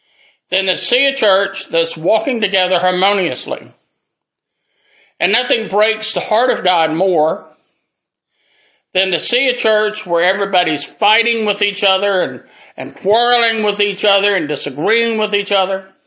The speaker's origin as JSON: {"language": "English", "town": "Greenville", "country": "United States", "tie": "born there", "said": "I've lived most of my life in Greenville. I was born in Greenville, and I just think Greenville's a wonderful place."}